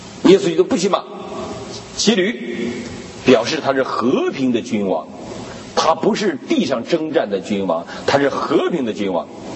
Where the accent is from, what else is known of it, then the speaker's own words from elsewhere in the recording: China; 所以我们中国人特别有一种近代史是我们一个羞辱的历史